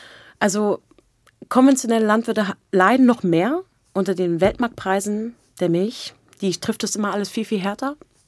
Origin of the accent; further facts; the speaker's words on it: Brandenburg, Germany; wir kommen aus der Uckermark, aus dem Osten